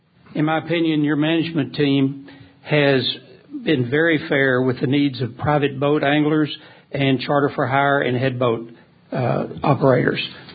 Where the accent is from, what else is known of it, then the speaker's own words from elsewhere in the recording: Galveston, Texas, United States; born there; I've been fishing the Texas waters for over 60 years with my father and grandfather. I was born in Galveston, so I know the coast.